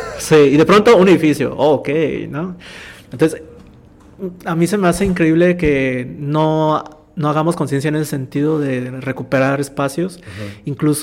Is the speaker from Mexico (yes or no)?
yes; Tijuana, Baja California, Mexico; yo soy nacido en Tijuana, uh-huh. Llevo toda mi vida viviendo en Tijuana